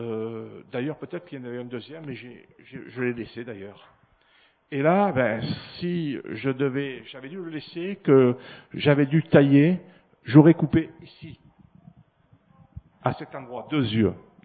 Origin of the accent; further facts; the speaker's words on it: Marseille, Provence-Alpes-Côte d'Azur, France; moved away as an adult; now in Ardèche, France; Je suis né à Marseille, j'ai vécu donc, j'ai 68 ans, comme ça vous savez mon âge. J'ai vécu donc 66 ans à Marseille, et puis il a décidé de tailler la branche Marseille. Voilà pourquoi on est en Ardèche.